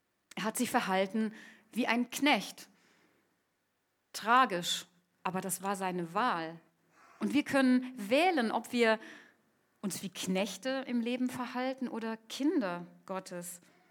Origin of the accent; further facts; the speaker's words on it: Stuttgart, Baden-Württemberg, Germany; Ich bin in Stuttgart aufgewachsen und wir sind oft von da aus ins nahegelegene Ludwigsburg gefahren.